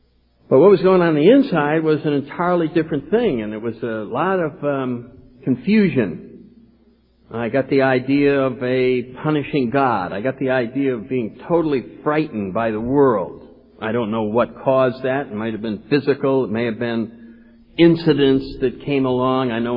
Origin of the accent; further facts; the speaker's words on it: New England, United States; I grew up in New England and was raised in a Catholic church and had wonderful parents and was sent to a very nice school